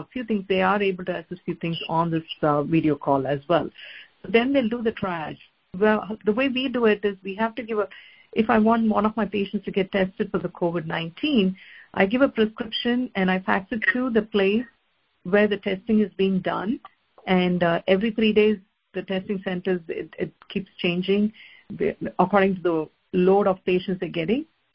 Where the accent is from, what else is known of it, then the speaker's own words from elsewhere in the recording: Boston, Massachusetts, United States; So I'm from Massachusetts, Boston, Massachusetts.